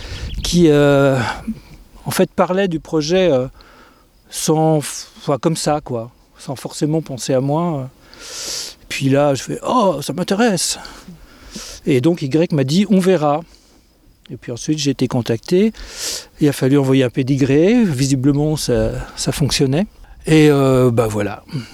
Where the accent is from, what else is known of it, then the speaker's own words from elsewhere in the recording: Lyon, Auvergne-Rhône-Alpes, France; je viens de Dax. Non, je viens de Lyon … donc de Lyon, individu de sexe mâle. 65 ans